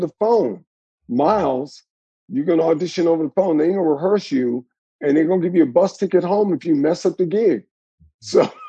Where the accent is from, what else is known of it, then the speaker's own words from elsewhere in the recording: the South, United States; So what we have, which I grew up with in the South, is authenticity.